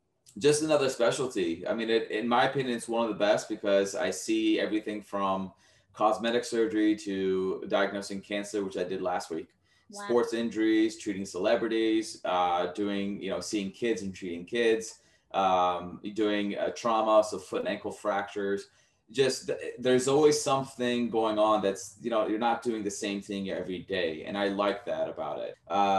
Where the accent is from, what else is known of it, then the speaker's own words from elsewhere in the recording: Texas, United States; as I grew up in Texas, and I used to visit the podiatrist's office with my mom